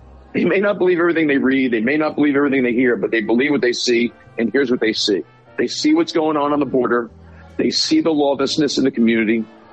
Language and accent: English; New Jersey, United States; I'm a Jersey guy. … have been here for 100 years. My grandparents came to New Jersey to provide for their family.